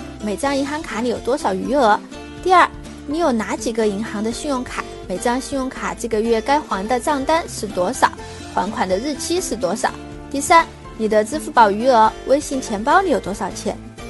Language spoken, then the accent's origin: Chinese; Sichuan, China; accent: Sichuanese; 如果用我们四川话说